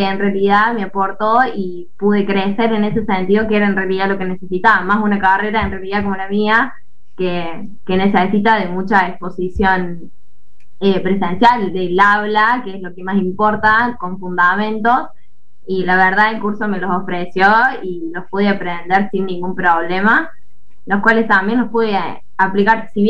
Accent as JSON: {"language": "Spanish", "town": "Villa María", "region": "Córdoba", "country": "Argentina", "said": "Soy de Villa María, Córdoba"}